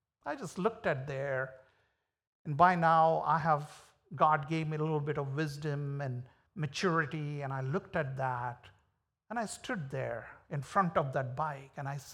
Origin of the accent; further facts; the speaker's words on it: India; English is a second language; You know, when I was growing up in India, in the college, I was, you know, studying